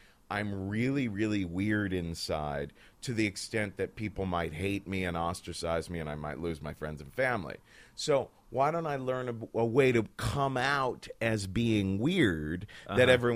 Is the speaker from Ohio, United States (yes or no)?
yes; Ohio, United States; because I was this kid from Ohio who was raised in a very, very Catholic family.